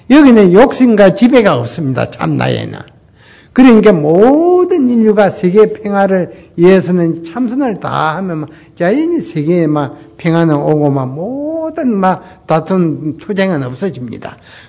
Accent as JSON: {"language": "Korean", "town": "Namhae", "region": "South Gyeongsang", "country": "South Korea", "tie": "born there", "said": "나는 저 남해에서 태어났습니다. 경상남도 그 남해군에서 태어났는데"}